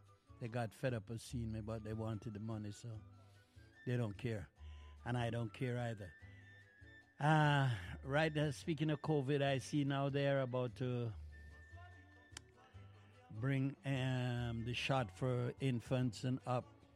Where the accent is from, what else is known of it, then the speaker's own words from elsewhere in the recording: Jamaica; We dance this song as youngsters growing up in Jamaica